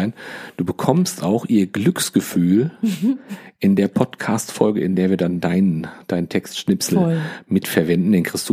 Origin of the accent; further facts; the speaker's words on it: North Rhine-Westphalia, Germany; Tiefsten Herzens sind wir bin ich Ostwestfale, definitiv.